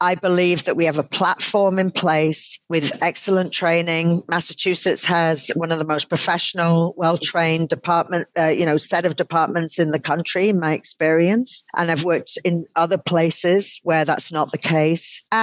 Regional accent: United Kingdom; moved away as an adult; It's not just because I'm British.

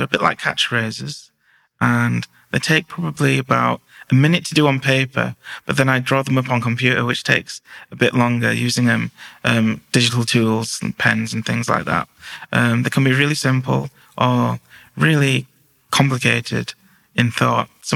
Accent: Huddersfield, Yorkshire and the Humber, United Kingdom; I was born in Huddersfield. I've lived in Huddersfield all my life.

